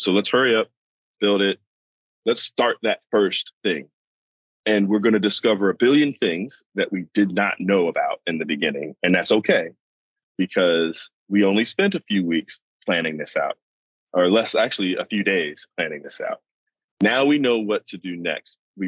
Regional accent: United States; now in England; It sounds really silly, but as an American, this is a very novel thing, unless you live in New York City.

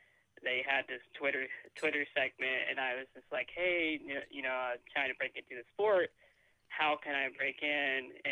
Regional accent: Kansas, United States; But yeah, I'm from Kansas, and my parents have always been huge NASCAR fans.

